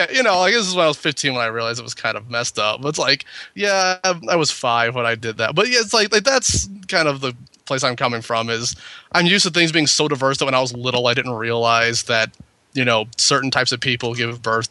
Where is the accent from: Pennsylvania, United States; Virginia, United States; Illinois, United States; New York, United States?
Illinois, United States; Chicago; I grew up in Chicago, and there were spots, just didn't really go